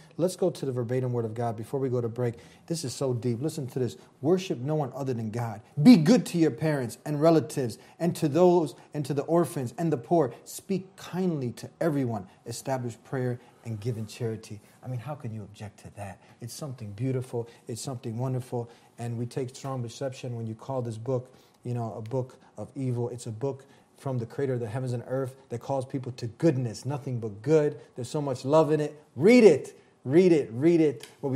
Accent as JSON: {"language": "English", "country": "United States", "tie": "born or raised there", "said": "many of us now are not, you know, immigrants. We've been here, born here. I'm an American Muslim."}